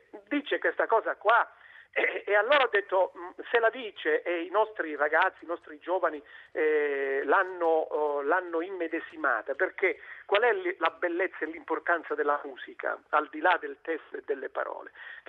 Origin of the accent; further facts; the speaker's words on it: Isola di Capo Rizzuto, Calabria, Italy; now in Sicily, Italy; sono calabrese di Isola Capo Rizzuto, di Crotone, almeno una volta al mese vado a trovare i miei genitori, devo fare 5 ore di strada